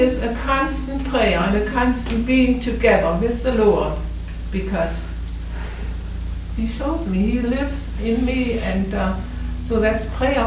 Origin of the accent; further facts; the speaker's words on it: Germany; born there; English is a second language; moved away; I was born in Germany, and through Hitler and through Jewish background, that was not allowed.